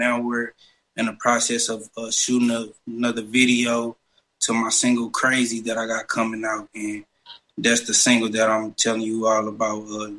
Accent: St. Louis, Missouri, United States; I'm from St. Louis, Missouri.

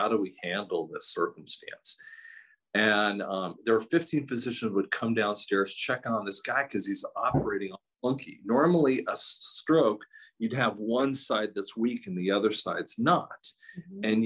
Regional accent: Denver, Colorado, United States; now in Tulsa, United States; We're from Denver area. We're in Tulsa right now.

